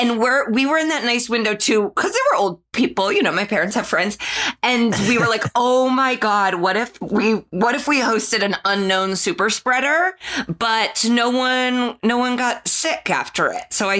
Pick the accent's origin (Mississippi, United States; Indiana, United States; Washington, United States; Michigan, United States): Indiana, United States; Indianapolis; now in Los Angeles, United States; And I'm from Indianapolis.